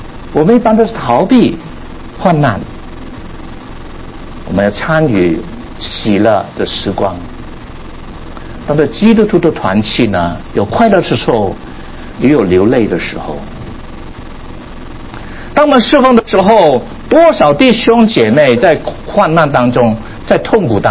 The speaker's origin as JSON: {"language": "Chinese", "region": "Guangdong", "country": "China", "said": "我们广东人有句话呢，你们北方人可能听不懂"}